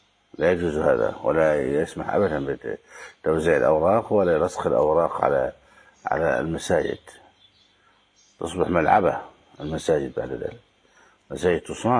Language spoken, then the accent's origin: Arabic; Egypt; ومن نبه عليه أن الصرف الذي سمع عندنا في بلادنا مصر الفكة لا يجوز في المسجد،